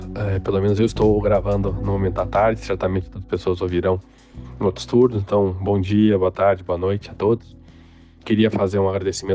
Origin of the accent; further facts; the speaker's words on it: Rio Grande do Sul, Brazil; sendo gaúcho